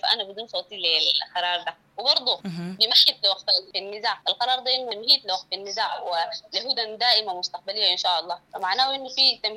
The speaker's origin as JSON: {"language": "Arabic", "country": "Sudan"}